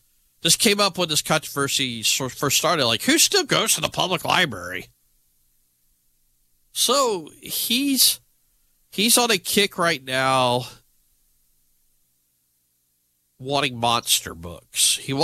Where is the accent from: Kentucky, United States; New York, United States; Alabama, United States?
Alabama, United States; I grew up in Shelby County, as I talked about all the time.